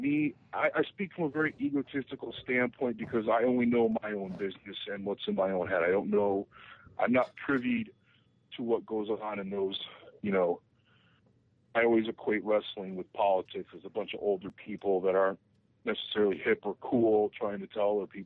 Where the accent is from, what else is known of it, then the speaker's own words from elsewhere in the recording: Chicago, Illinois, United States; the first live Impact from Chicago, my hometown